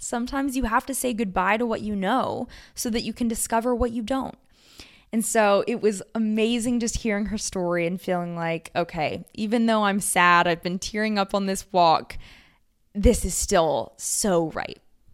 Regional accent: California, United States; I'm really sad, you know, I'm from California, but my husband and I are moving to Thailand.

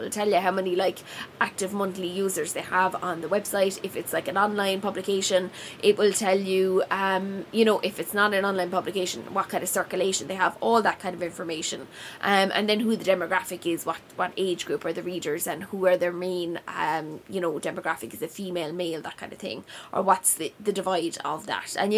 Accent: Clonmel, Tipperary, Ireland; accent: Clonmel; So look at the writing style, my Clonmel accent's coming out there, writing style.

